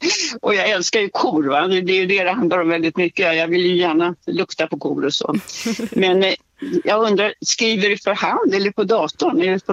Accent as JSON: {"language": "Swedish", "town": "Stockholm", "region": "Stockholm County", "country": "Sweden", "tie": "born or raised there", "said": "jag är visserligen uppvuxen i Villaområdet i Bromma"}